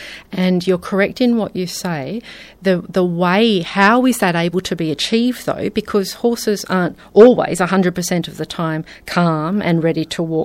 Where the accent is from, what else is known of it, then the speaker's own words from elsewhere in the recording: Sydney, New South Wales, Australia; now in Adelaide, Australia; over in New South Wales, where I grew up in Sydney